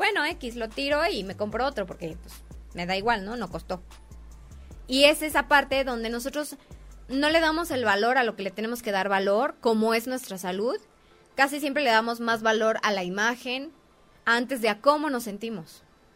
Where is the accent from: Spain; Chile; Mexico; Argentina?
Mexico; También nos pasa mucho que como mexicanos no conocemos muchos riesgos de lo que hacemos